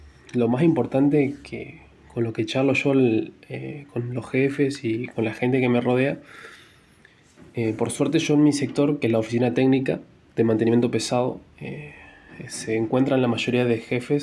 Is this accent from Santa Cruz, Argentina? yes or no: yes; Puerto San Julián, Santa Cruz, Argentina; also born or lived in Simoca, Tucumán; tengo 23 años, nací en Simoca, Tucumán, pero hace 18 años que vivo acá en Puerto San Julián.